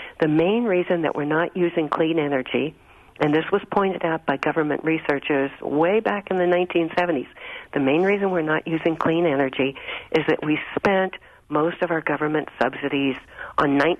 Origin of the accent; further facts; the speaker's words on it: Chicago, Illinois, United States; Moreover, as a Chicagoan, you should be concerned